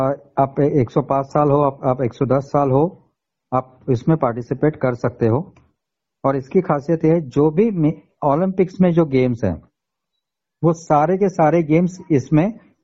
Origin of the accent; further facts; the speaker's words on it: Pune, Maharashtra, India; मेरे पिता वेल्डर थे थर्मैक्स कंपनी में, इसके कारण मेरा born and brought up to Pune हुआ। मेरी सारी स्कूलिंग जो है या एजुकेशन जो है वो सारा का सारा पुणे में हुआ था। एंड 41 इयर्स मैंने पुणे में मेरा रहना हुआ है।